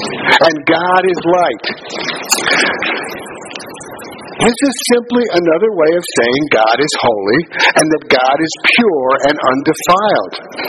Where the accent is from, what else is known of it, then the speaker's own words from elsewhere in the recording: New York City, New York, United States; When I was growing up, I was raised Roman Catholic in New York City in the 1950s, okay?